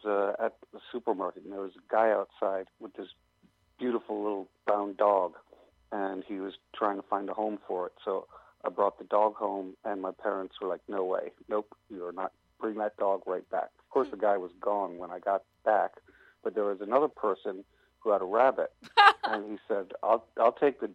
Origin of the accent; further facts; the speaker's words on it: New York City, New York, United States; On 6th Avenue and Houston Street in Grand Village.